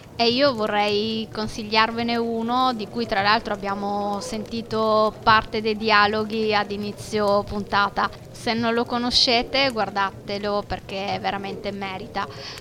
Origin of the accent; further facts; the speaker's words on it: Sicily, Italy; born there; now in Trieste, Italy; anche se abito a Trieste da più di 35 anni ormai, io sono nata in Sicilia e mantengo vive queste mie radici, queste mie tradizioni